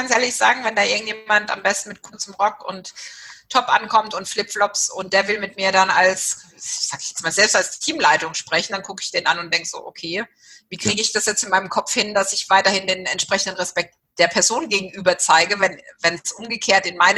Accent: Walldorf, Baden-Württemberg, Germany; Ich bin selbst in Walldorf aufgewachsen

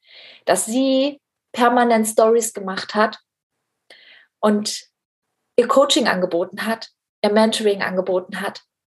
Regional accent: East Germany, Germany; wir kommen nämlich beide aus dem Osten, aus der DDR.

